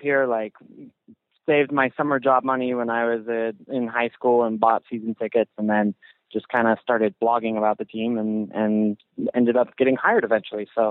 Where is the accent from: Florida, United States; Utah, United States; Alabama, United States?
Utah, United States; Salt Lake City; maybe that's just me being defensive about my hometown, and there's probably a little bit of that, too